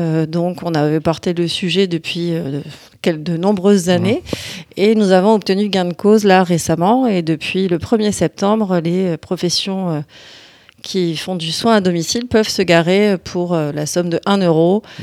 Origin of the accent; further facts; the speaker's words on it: Amiens, Hauts-de-France, France; born there; J'ai bientôt 42 ans. Je suis née à Amiens. J'ai fait mes études à Amiens. Je suis maman de 2 adolescents qui sont scolarisés sur Amiens.